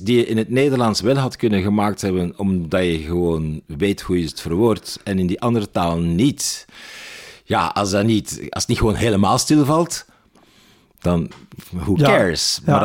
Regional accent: Belgium; kijk, dit zien wij als Belg zo ten opzichte van de Denen

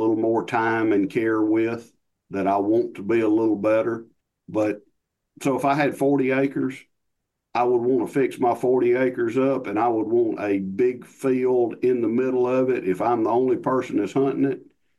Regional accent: United States; Growing up in Choctaw County, when I was a kid, there wasn't any deer.

